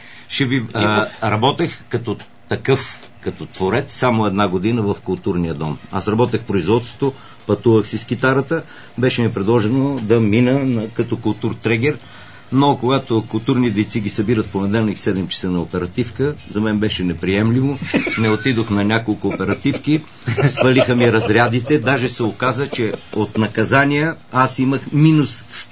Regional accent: Petrich, Blagoevgrad Province, Bulgaria; Една година работех в база за развитие и внедряване, завод Беласица, родния ми град Петрич.

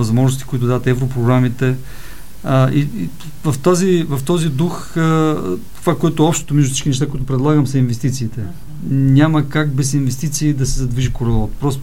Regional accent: Pleven Province, Bulgaria; понеже съм от Плевенско-Свищовски регион и мога да говоря много и за Плевен и за Свищов

